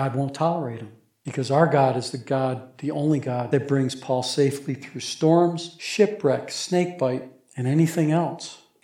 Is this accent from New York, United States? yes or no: yes; Syracuse, New York, United States; the ship stops in my hometown for three days, because that's where I grew up, with Syracuse. Of course, the Syracuse I grew up in was landlocked, so it's probably not the same one.